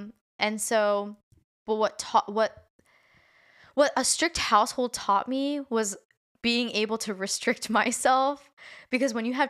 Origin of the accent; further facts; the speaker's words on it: Nigeria; I'm Nigerian, like, how do you date?